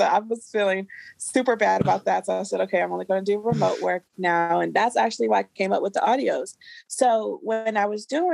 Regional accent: Maryland, United States; now in Los Angeles, United States; I'm originally from Maryland, but right now I'm in LA, Los Angeles.

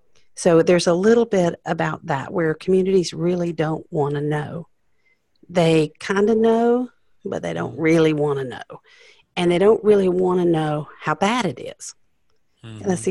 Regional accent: Greenville, South Carolina, United States; I'm from Greenville, South Carolina. Greenville was recognized as a work ready city.

